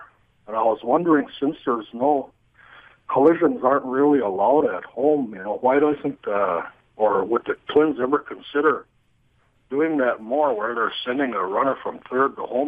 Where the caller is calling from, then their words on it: Onamia, Minnesota, United States; I'm from Onamia, Minnesota.